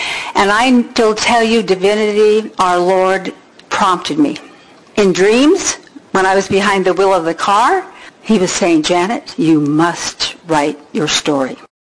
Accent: Los Angeles, California, United States; moved away as an adult; I'm from Los Angeles, grew up by the beach. I miss the ebb and flow of the sea. We decided to move here.

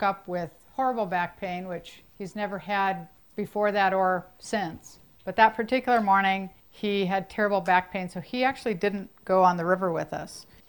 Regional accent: Michigan, United States; But I grew up in Michigan and I feel like my childhood was very ordinary.

